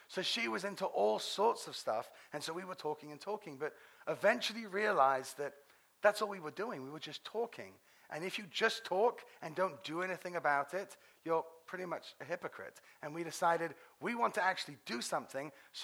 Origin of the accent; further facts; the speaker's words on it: England, United Kingdom; accent: British; also born or lived in Israel / Paris, France; So I was born in Israel to a Scottish father, a Moroccan Jewish mother. I was raised in England and for 3 years in Paris, France.